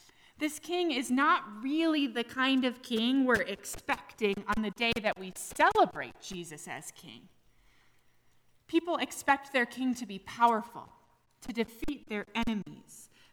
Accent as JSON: {"language": "English", "region": "Minnesota", "country": "United States", "tie": "born or raised there", "said": "When I was little and growing up in Minnesota, my mom would take my sister and I to the Science Museum."}